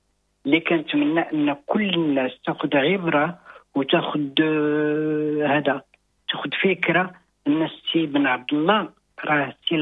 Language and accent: Arabic; Morocco; اننا احنا مغاربه وحنا مغاربه